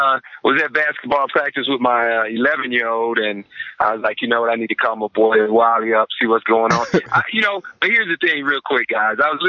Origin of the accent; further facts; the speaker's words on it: Chicago, Illinois, United States; I have to mess with everybody I talk to because I'm from Chicago.